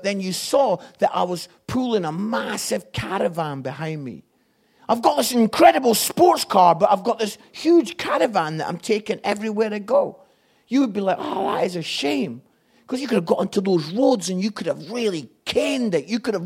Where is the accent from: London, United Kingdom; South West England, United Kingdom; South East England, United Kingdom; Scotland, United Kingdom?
Scotland, United Kingdom; And I was a young evangelist, I'm Scottish, and I got the chance to preach in Grimsby.